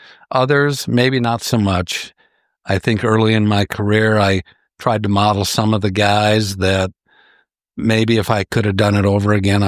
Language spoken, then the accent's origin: English; Mohall, North Dakota, United States; we grew up in Mohall.